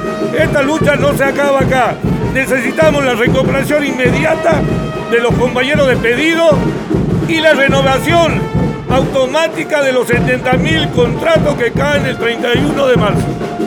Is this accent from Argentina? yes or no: yes; Jujuy, Argentina; porque somos jujeños los que estamos aquí afectados por la medida del gobierno